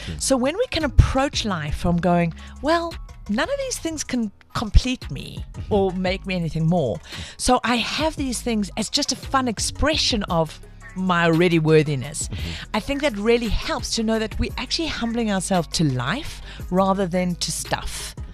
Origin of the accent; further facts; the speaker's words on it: Pinetown, KwaZulu-Natal, South Africa; also born or lived in Hong Kong / Australia / United States / France; Pinetown, just outside of Durban, that area. That's where I grew up.